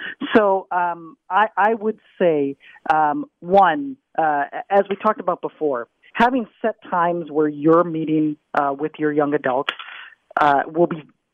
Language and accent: English; Minnesota, United States; Well, I grew up in Minnesota. I'm a tortured Minnesota sports fan, Dr. Hilden. So I grew up here and then went away for my training.